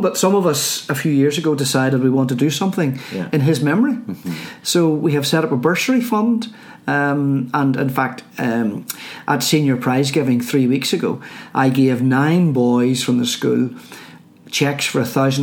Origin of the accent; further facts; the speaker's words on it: Belfast, Northern Ireland, United Kingdom; Yeah, I come from a family, a mum and dad and one sister, and we grew up in the Old Park area of Belfast.